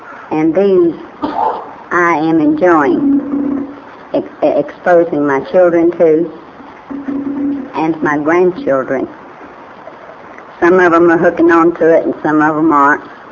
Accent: Oklahoma, United States

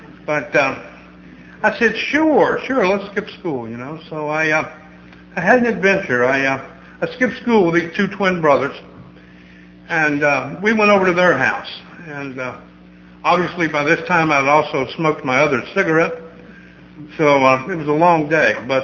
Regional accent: Kentucky, United States; I knew that because I was from Kentucky.

